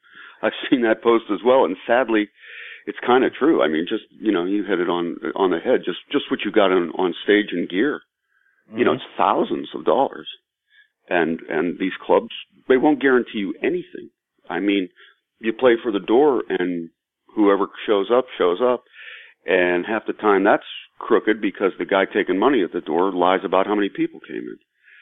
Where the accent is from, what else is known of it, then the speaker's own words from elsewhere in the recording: Hermitage, Pennsylvania, United States; No, I'm originally from Hermitage, PA, which is about 85 miles north of Pittsburgh.